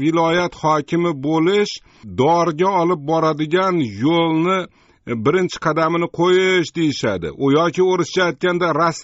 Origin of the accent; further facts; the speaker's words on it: Osh, Osh Region, Kyrgyzstan; Men O'sh shahrida tug'ilib o'sganman. O'shdan 12 kilometr.